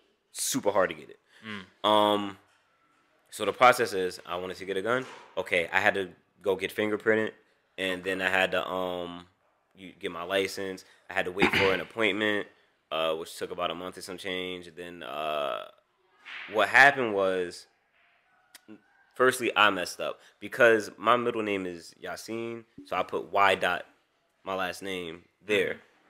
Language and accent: English; Montclair, New Jersey, United States; Oh, I grew up in Montclair, New Jersey, man.